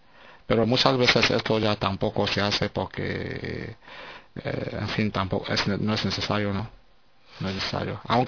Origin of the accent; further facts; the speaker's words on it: Spain; estoy recibiendo buenas críticas aquí en España, en mi país